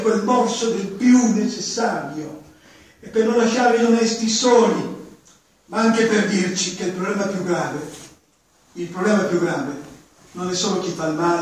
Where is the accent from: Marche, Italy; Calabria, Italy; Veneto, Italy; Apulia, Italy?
Veneto, Italy; Io sono un Veneto e non devo spiegare perché mi è cara questa terra. Perché dalla regione dove sono nato io